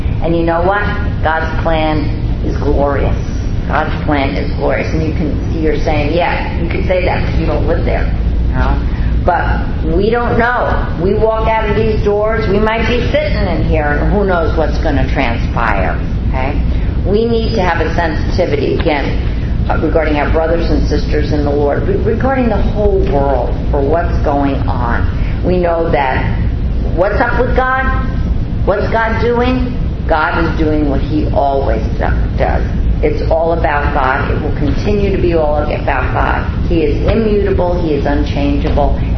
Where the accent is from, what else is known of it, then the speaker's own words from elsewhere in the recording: New York City, New York, United States; Hey, I'm from the Bronx. We didn't do much threshing at all in the Bronx.